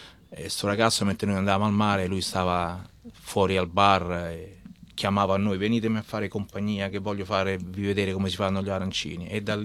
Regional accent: Messina, Sicily, Italy; now in Australia; No, noi siamo di Messina.

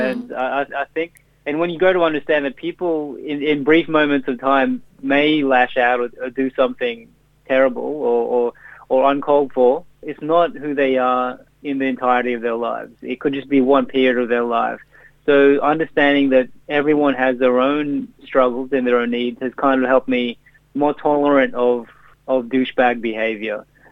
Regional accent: Philippines; my Filipino upbringing rubs off on a lot of my work, and especially the humor. For example, I grew up in the Philippines

